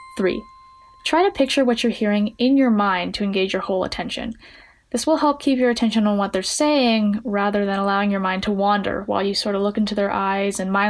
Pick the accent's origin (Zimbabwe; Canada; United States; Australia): Canada; Edmonton, Alberta; I'm 19 from Edmonton, Alberta, Canada